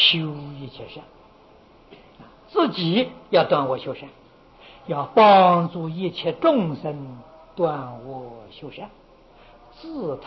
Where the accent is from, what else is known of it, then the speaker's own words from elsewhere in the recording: China; 我们中国人讲五福，五福里面最重要的就是